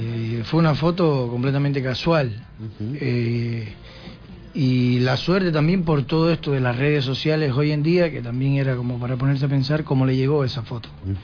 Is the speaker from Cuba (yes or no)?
yes; Cuba; le dije, soy cubano